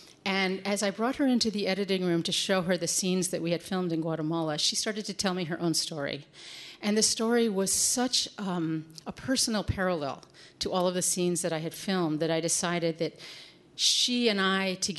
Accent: Pennsylvania, United States; I'm from the Appalachian Mountains in Pennsylvania, a coal mining region. It was very poor economically, but very rich culturally.

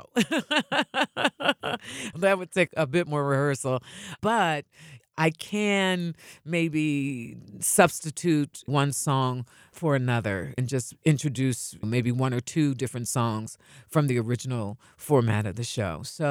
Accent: Homestead, Pennsylvania, United States; from my hometown of Homestead, I didn't know that.

